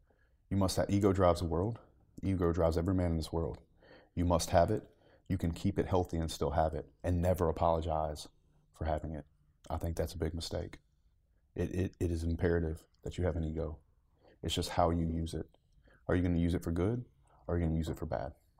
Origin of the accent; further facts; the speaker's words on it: the South, United States; You know, just growing up in the South, be seen, not heard.